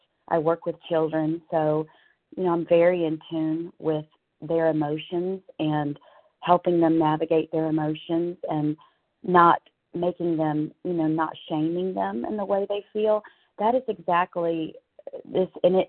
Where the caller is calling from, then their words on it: Fairview, Tennessee, United States; Good morning. I'm calling from Fairview, Tennessee.